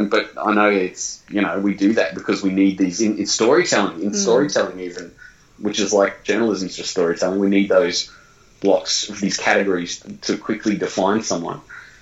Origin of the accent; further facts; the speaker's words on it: Australia; Like, do you remember the 1980s as a kid in Australia? It's absolutely freaking glorious.